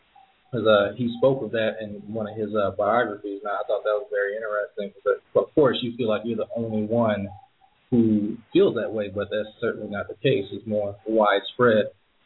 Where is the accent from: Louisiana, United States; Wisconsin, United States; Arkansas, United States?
Louisiana, United States; Growing up in Louisiana, you know, pretty much anyone, you know, that looks like me